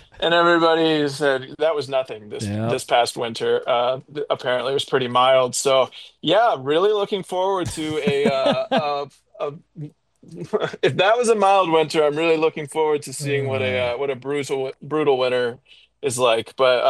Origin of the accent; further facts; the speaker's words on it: Lexington, Kentucky, United States; now in Missoula, United States; I mean, I grew up in Lexington, Kentucky, like I said, and everybody there loves the Kentucky Wildcats